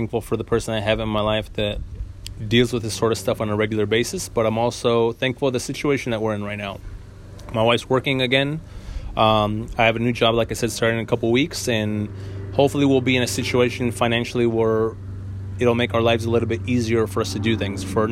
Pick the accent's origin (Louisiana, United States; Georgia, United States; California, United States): California, United States; San Diego; and basically growing up in San Diego. That's where I'm from.